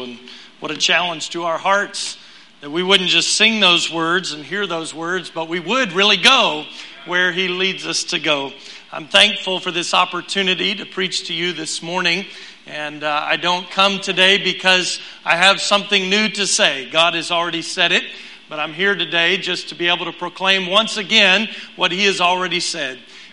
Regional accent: Houston, Texas, United States; I was born and raised in Houston

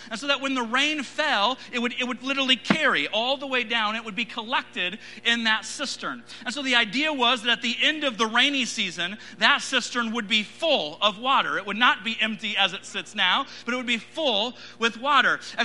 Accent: Lancaster, California, United States; now in Yuma, United States; I'm from Lancaster, California. We had hot and windy. And in Yuma, Arizona, we have hot and hotter, okay?

